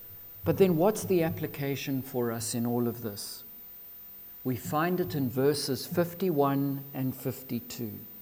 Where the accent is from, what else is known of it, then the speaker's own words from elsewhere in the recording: Zimbabwe; to be a Christian only because I was raised in a Judeo-Christian ethic in Zimbabwe